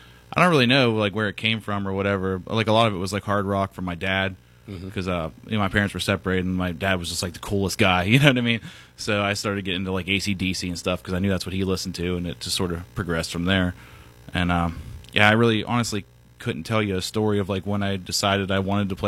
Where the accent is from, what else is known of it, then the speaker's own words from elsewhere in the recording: Newcastle, North East England, United Kingdom; born there; Well, I was born in Newcastle.